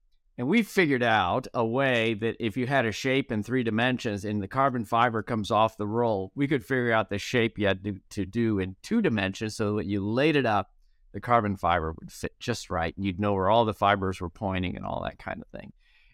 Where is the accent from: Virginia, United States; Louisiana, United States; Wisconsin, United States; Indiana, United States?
Indiana, United States; Indianapolis; Well, I grew up in Indianapolis, so... I just thought everyone always raced on ovals, right?